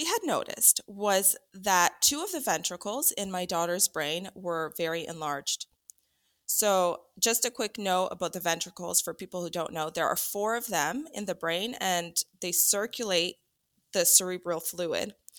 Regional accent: Canada; And I'm Canadian and I grew up here in Canada, and this is really home to me.

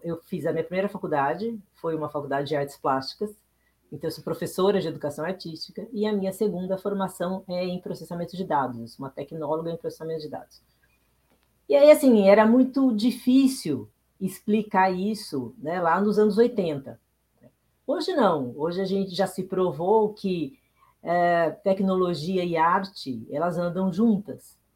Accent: São José do Rio Preto, São Paulo, Brazil; now in São Paulo, Brazil; Eu sou do interior, né, nasci em São José do Rio Preto, e vim para São Paulo aos 17 anos.

